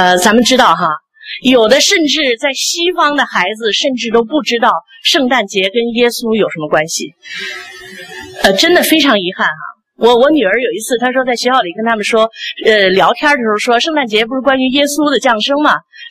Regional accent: China; 我们都是从很多都是从大陆来的弟兄姊妹，我自己也是无神论背景。

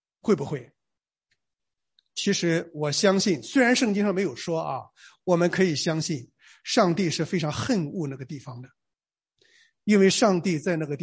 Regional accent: Shandong, China; 我小的时候在山东农村啊，我们不叫蛇，我们叫长虫啊

